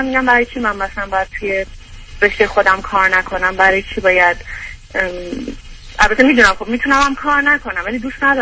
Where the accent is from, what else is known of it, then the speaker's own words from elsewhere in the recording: Iran; now in United States; از ایران اومدم.